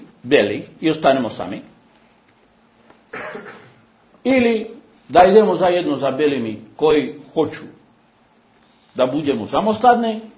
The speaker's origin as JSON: {"language": "Serbian", "country": "Cuba", "second_language": "Serbian", "said": "I ne samo kod nas na Kubi"}